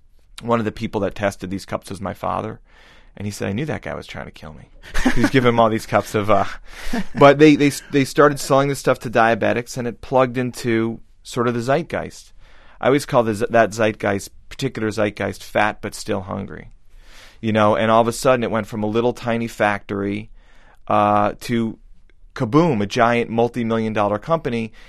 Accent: Illinois, United States; Well, I grew up in Illinois, but my mother and my father and everybody else is from Brooklyn.

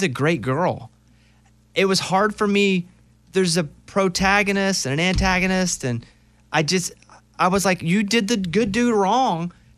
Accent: the South, United States; I grew up in the South, and a lot of stereotypes where the rich New York people think the people from the South are stupid.

